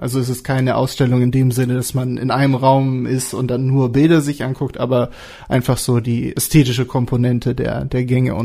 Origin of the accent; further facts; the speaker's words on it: Hamburg, Germany; Ich bin 24 Jahre alt und komme aus Hamburg, wo ich auch mein Studium der Germanistik jetzt abgeschlossen habe.